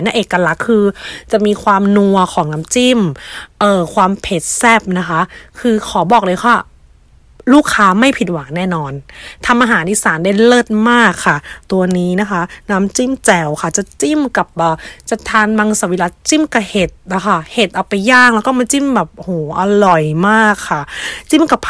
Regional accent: Si Racha, Chonburi, Thailand; ฐานการผลิตที่อำเภอศรีราชาจังหวัดชลบุรีนะคะเป็นบ้านเกิดแม่ค้าเองค่ะ

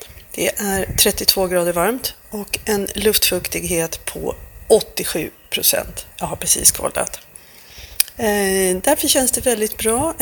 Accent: Sweden; now in Thailand; Vi är som svensk kan man väl säga, så är det mitt i påsken.

